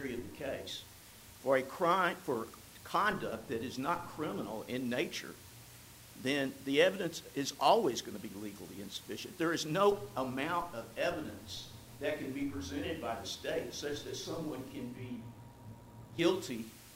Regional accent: Fort Worth, Texas, United States; I'm from Fort Worth, Texas.

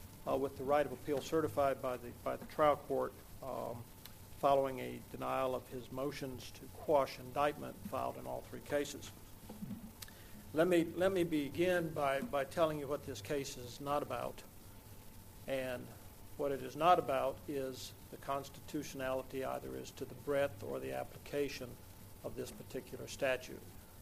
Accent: Fort Worth, Texas, United States; from Fort Worth.

